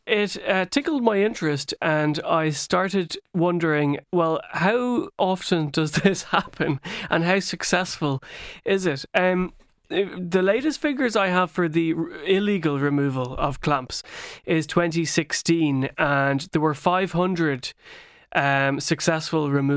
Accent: Ireland; And this is an important part of the history of the clamp, I think, for us as Irish people, Tom, because when the clamp first arrived in Ireland, we saw it as an English import.

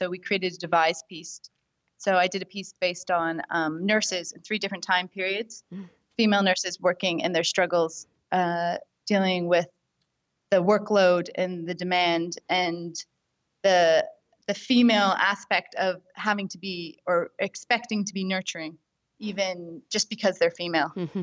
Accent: Canada; now in Dublin, Ireland; No, yeah, I'm from Canada.

